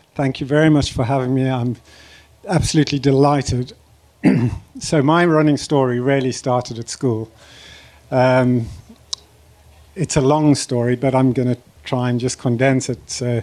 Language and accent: English; South Africa; And I grew up in South Africa, and I was in a boarding school in the middle of nowhere in South Africa.